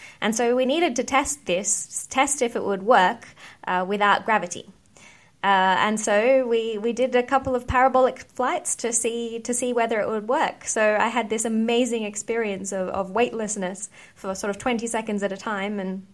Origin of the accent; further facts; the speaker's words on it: Australia; And as I said before, I grew up in Australia.